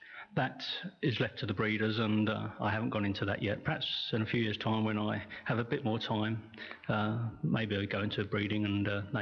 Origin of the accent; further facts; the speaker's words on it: Watford, East of England, United Kingdom; when he found out that I came from Watford and was also in printing, he adopted me